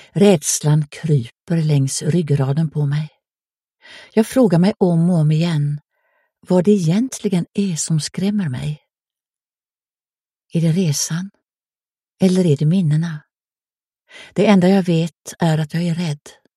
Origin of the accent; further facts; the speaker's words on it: Kisvárda, Szabolcs-Szatmár-Bereg, Hungary; Swedish is a second language; now in Sweden; Jag är född i Kirschwarda. Jag skulle åter få besöka min älskade hemstad.